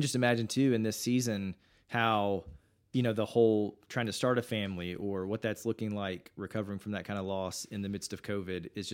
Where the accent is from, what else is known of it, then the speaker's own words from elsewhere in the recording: Knoxville, Tennessee, United States; Well, I grew up in Knoxville, so not too far from UT's campus